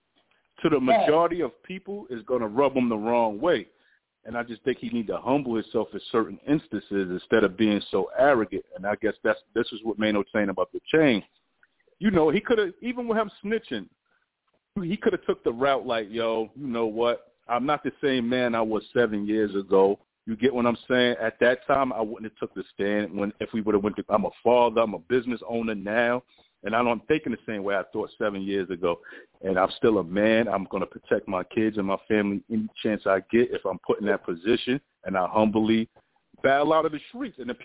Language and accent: English; Brooklyn, New York, United States; I'm from Best-Stuy.